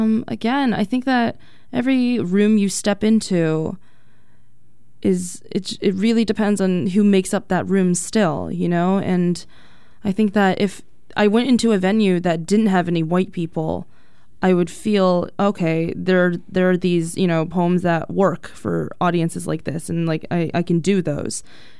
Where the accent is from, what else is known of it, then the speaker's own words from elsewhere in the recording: United States; I never want it to be erased that I'm Chinese American.